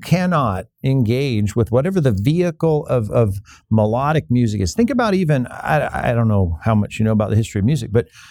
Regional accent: California, United States; I'm from California. I don't wear big belt buckles

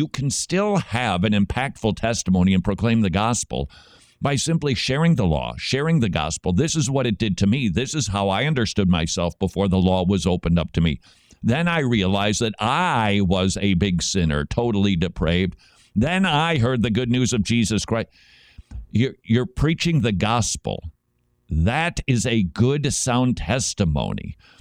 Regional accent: Minnesota, United States; And every single time I say to someone from the South that I'm from Minnesota, they keep saying, "Oh, you betcha."

